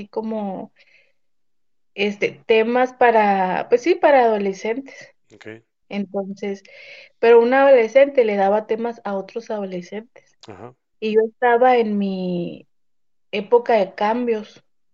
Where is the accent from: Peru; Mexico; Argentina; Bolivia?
Mexico; Camargo, Chihuahua; yo nací aquí en Chihuahua, pero por cosas así de la vida, me fui a vivir a Camargo. Mis papás, yo he sido de una familia católica desde pequeña.